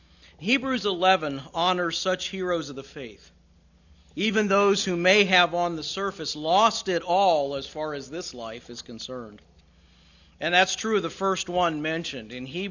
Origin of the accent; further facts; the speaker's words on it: Akron, Ohio, United States; Now, growing up in the Akron, Ohio area, I was privileged to have the Pro Football Hall of Fame about 25 miles away down in Canton.